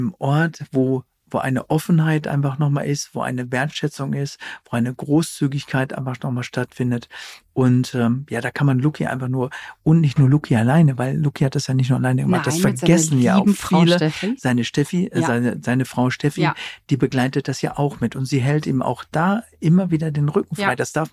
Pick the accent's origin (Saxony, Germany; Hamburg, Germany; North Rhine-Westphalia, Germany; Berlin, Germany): North Rhine-Westphalia, Germany; now in Bavaria, Germany; Ich habe als Westfale habe ich Weißwurst mit süßem Senf